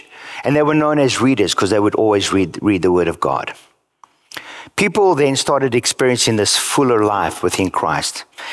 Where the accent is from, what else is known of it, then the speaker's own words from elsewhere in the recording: United States; I'm an American. I love the freedoms in our country.